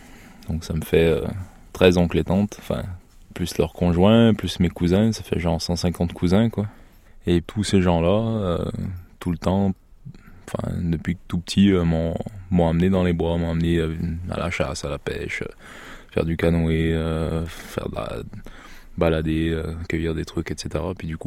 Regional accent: Quebec, Canada; J'ai grandi concrètement en Gaspésie. C'est un peu la Corse du Québec, c'est-à-dire qu'il y a la mer et puis il y a un peu la montagne à côté.

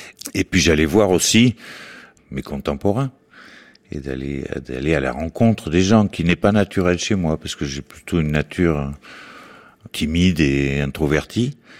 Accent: France; je suis français moi aussi

